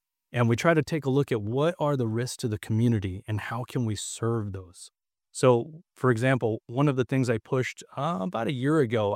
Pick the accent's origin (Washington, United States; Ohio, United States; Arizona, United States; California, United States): Arizona, United States; Glendale; I grew up in Glendale, Arizona.